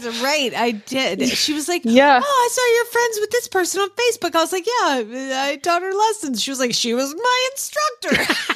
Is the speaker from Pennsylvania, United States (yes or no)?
no; Oklahoma, United States; And I walked in and we were just chatting and I said, I'm from Oklahoma.